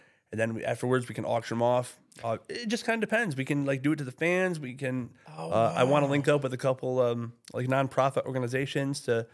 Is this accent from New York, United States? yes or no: yes; Carthage, New York, United States; Like I used to go to I'm from Carthage, so Carthage Comets at one point were really good at lacrosse.